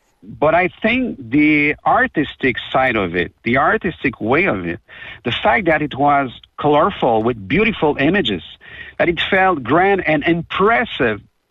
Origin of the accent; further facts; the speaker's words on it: Rock Forest, Quebec, Canada; Finally, I can be proud to say I'm from Rock Forest, that I live in Rock Forest.